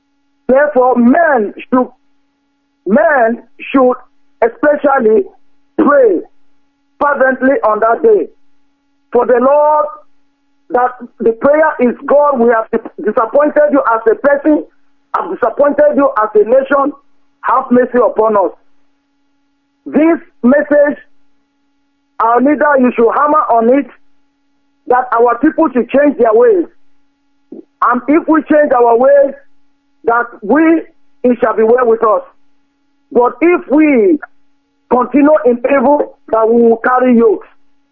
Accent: Nigeria; now in Manchester, United Kingdom; from Manchester, an indigenous of Biafra from Ebo Mainugu local government in Biafra land.

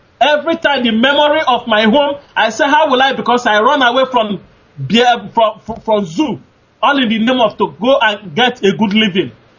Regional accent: Anyoma, Delta, Nigeria; I'm from Anyoma in Delta State.

